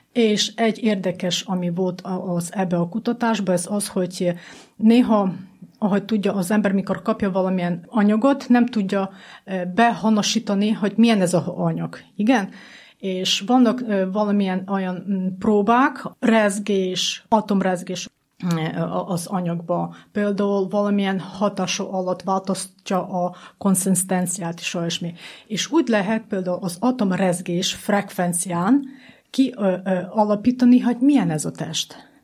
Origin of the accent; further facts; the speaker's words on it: Zakarpattia Oblast, Ukraine; now in Hungary; hogy mi Kárpátaljából jöttünk, Ukrajnából jöttünk